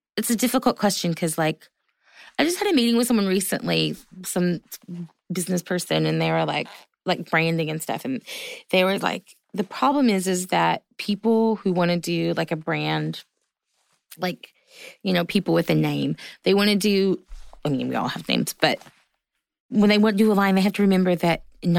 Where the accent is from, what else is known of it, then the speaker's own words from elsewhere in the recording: the South, United States; Like, I'm a Southerner too.